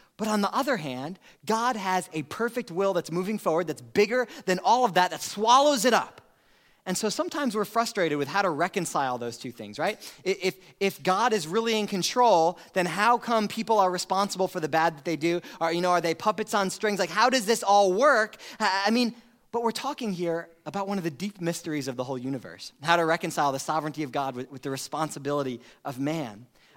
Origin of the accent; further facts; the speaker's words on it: Queens, New York, United States; now in Beaufort, United States; as a pastor of this church in Eastern North Carolina in the small town of Beaufort, even though I'm from Queens, New York?